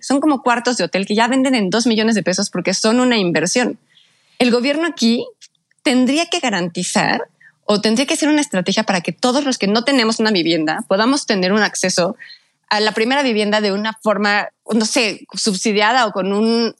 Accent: Mexico; para que podamos todos como mexicanos tener un lugar donde vivir.

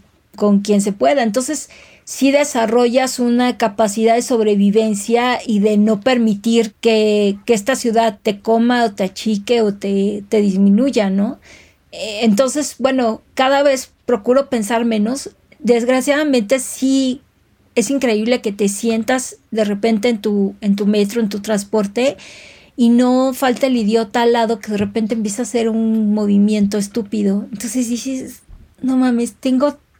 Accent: Mexico City, Mexico; Me gusta mucho mi ciudad, disfruto mucho, mucho la Ciudad de México. Soy chilanga al 100 y cuando estoy en otras ciudades también digo, guay, extraño mi ciudad.

